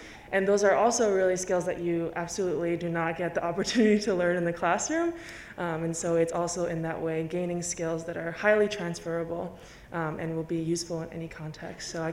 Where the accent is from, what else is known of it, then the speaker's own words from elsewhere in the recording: New York City, New York, United States; I'm a junior in the ILR school. I'm originally from Queens, New York City